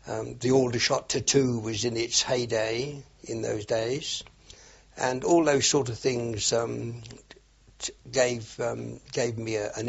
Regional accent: Halifax, Nova Scotia, Canada; born there; I was born in Halifax, Nova Scotia, Canada, on the 7th of November, 1919.

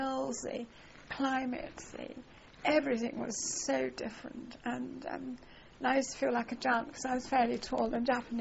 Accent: South East England, United Kingdom; well, I come from Sussex

